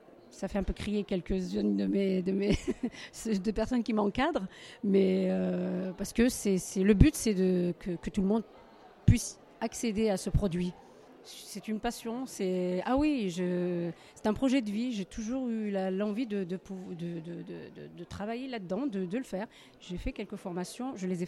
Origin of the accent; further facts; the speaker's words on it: Morocco; Je suis originaire du Maroc, donc il est propre à ma culture.